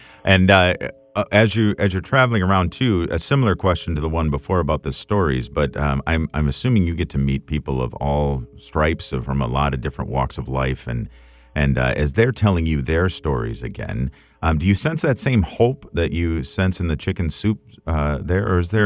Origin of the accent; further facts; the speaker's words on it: Wisconsin, United States; I'm from Wisconsin originally myself, but don't hold that against me.